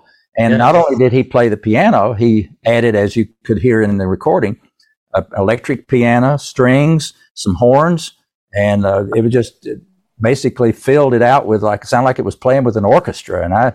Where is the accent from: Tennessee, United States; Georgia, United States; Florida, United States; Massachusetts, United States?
Tennessee, United States; Erwin; born there; now in Winston-Salem, United States; Now, I was born in East Tennessee, in Irwin, Tennessee. That's just across the mountain from Asheville, North Carolina.